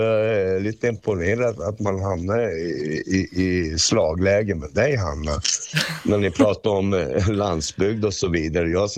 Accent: Luleå, Norrbotten County, Sweden; now in Stockholm, Sweden; Ja, så jag är från Luleå. Och då kan jag låta som en norrbottning också.

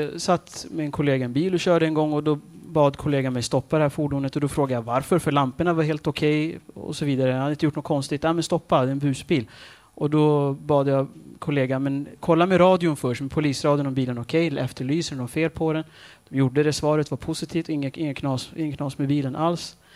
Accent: Stockholm, Stockholm County, Sweden; Jag är uppvuxen i Husby.

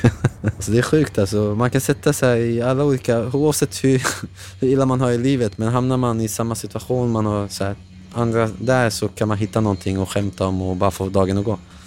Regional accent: Sweden; För det är ju väldigt enkelt för mig att bevisa att jag är från Sverige.

